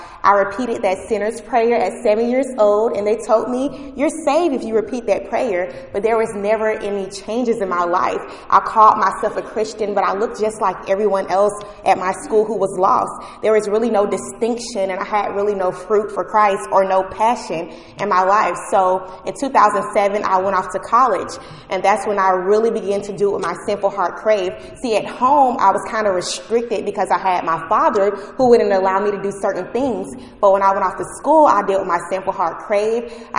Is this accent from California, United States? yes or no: no; Atlanta, Georgia, United States; I'm from Atlanta, Georgia.